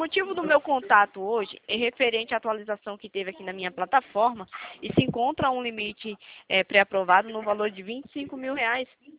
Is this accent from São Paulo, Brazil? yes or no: yes; Itatiba, São Paulo, Brazil; Eu sou de Itatiba.